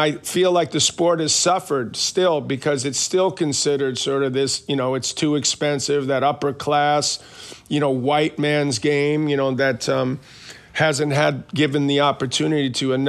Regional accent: Queens, New York, United States; I grew up in Queens. I commuted on the train and the subway to my high school.

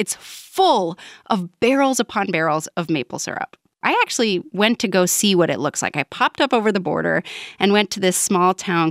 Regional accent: Vermont, United States; My home state of Vermont really likes to play up its role as the United States' largest producer of maple syrup.

